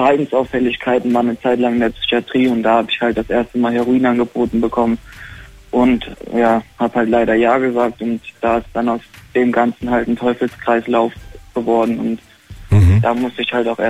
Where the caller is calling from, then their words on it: Groß-Gerau, Hesse, Germany; Ich komme von der Nähe von Frankfurt am Main. Groß-Gerau heißt das kleine Örtchen, beschaulich.